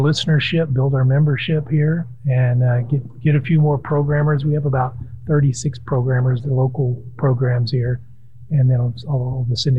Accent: Houston, Texas, United States; You know, I grew up in the Houston area. I listened to KPFT, Pacifica Station, and that's kind of what's got me more interested in community radio.

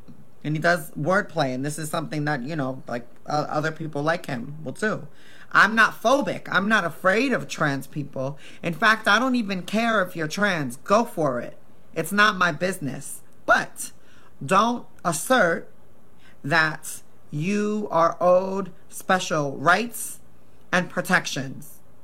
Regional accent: Oregon, United States; Because in the U.S., right, I'm from Oregon

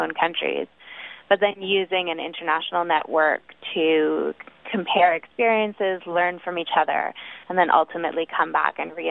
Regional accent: Canada; As a lawyer and a policy staff that works directly on policing and protest in Canada, my home country

